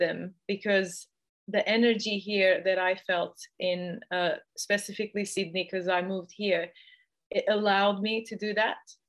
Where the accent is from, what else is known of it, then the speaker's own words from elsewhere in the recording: Lebanon; also born or lived in Armenia; now in Australia; I grew up in Lebanon, and I'm of Armenian heritage, and I lived in Armenia, studied music in Armenia. So when I came to Australia